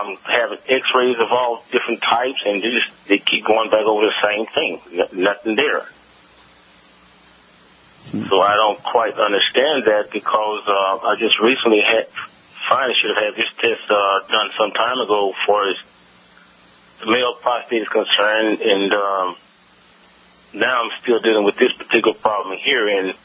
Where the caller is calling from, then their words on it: Hillsboro, Texas, United States; also born or lived in Houston; So I'm in Texas, and I moved from Houston to Hillsboro, Texas.